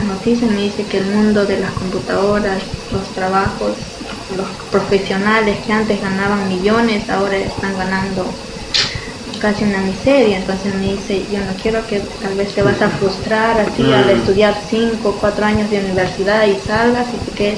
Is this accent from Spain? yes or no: no; Peru; De Perú, soy peruana.